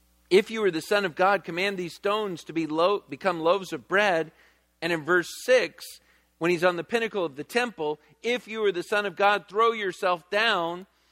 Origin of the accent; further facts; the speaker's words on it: Virginia, United States; And I grew up in church. I grew up in church in Virginia.